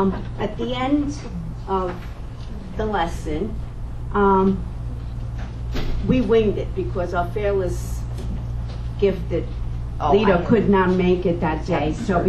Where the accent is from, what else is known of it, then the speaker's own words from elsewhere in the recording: New York, United States; also born or lived in Rome, Italy; When I was a kid, growing up in the Bronx, I had lots of Jewish friends.